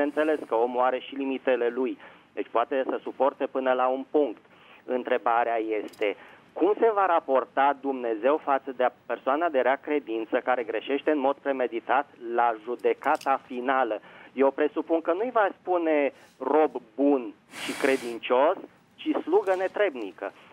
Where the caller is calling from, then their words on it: Bucharest, Romania; din București.